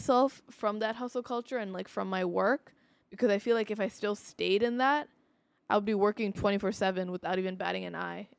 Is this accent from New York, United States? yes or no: yes; New York, United States; I'm born and raised in New York, but I didn't live in New York City my whole life.